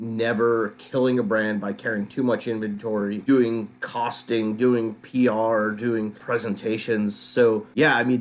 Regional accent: Boston, Massachusetts, United States; So I'm from Boston, Massachusetts.

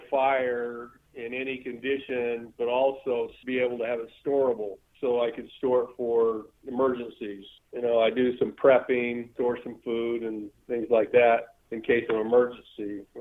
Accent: Idaho, United States; also born or lived in Oregon; I grew up in Idaho and Eastern Oregon, so around farm country and to the mountains, so just grew up in the outdoors.

